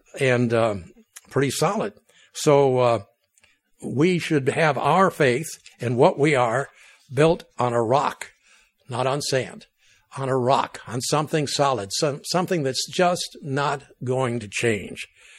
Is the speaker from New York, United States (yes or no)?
yes; New York, United States; I'm a New Yorker, but I grew up in the other end of the state, closer to Niagara Falls and Toronto and places like that.